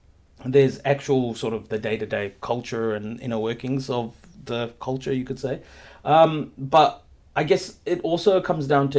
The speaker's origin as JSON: {"language": "English", "town": "Rotorua", "region": "Bay of Plenty", "country": "New Zealand", "tie": "born or raised there", "said": "growing up in Rotorua, I was very into the New Zealand culture, right? Because there were no Indians or Fijian Indians or anyone yeah else around me"}